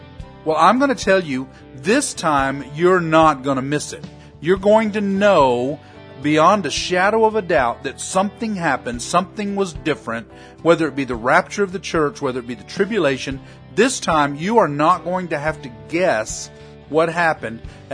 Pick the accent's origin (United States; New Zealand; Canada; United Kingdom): United States; I am an American.